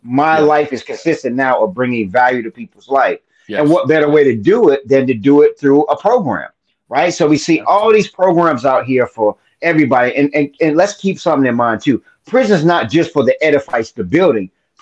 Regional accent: Virginia Beach, Virginia, United States; Virginia Beach, Virginia. And then domestic violence started to play a factor in our life, right? And so we moved from Virginia Beach to living about 9 deep in a house with my aunt.

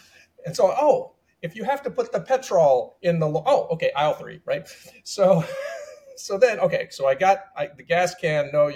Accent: United States; now in Australia; You understand that, being another American. So I go down to my local Bunnings. And Bunnings, for my fellow Americans, is kind of like Home Depot.

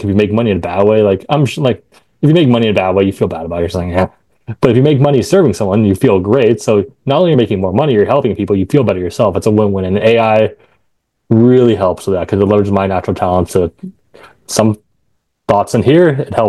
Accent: Philippines; I'm Filipino

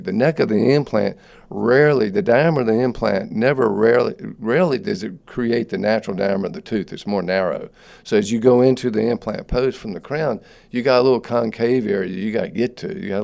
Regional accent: Durham, North Carolina, United States; now in Raleigh, United States; Now, I'm from Durham. We call it pyorrhea over there.

